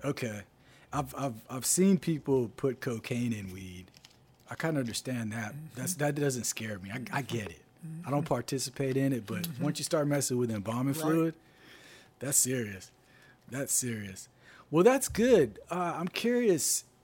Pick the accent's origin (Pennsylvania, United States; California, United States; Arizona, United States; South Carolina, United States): California, United States; also born or lived in Gulfport, Mississippi; Originally from California.